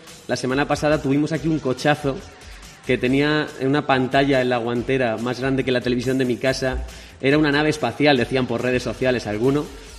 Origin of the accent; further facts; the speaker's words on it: Ávila, Castile and León, Spain; Yo que soy de Ávila, ya ha caído alguna nevada por algún pueblo de abulense